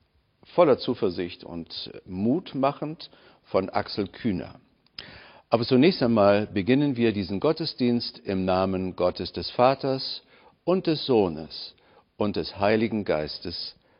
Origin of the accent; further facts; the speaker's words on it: Lower Saxony, Germany; sozusagen aus meiner Heimat in Niedersachsen